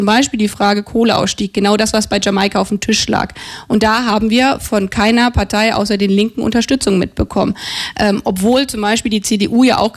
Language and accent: German; Brandenburg, Germany; ich komme aus Brandenburg, in der Lausitz